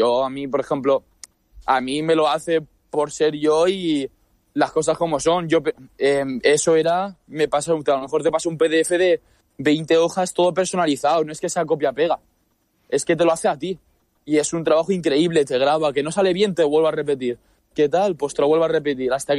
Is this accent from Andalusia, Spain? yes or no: no; La Nucía, Valencian Community, Spain; now in Valencia, Spain; yo soy de la Nucía, pero entro en un club de Benidorm.